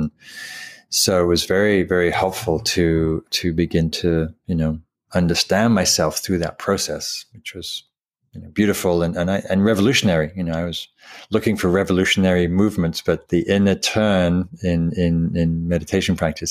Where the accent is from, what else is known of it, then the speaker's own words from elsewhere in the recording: North East England, United Kingdom; Now, I grew up in Northumberland, which is on the Scottish border in England. And it's a very wild landscape, wild windswept beaches and beautiful countryside.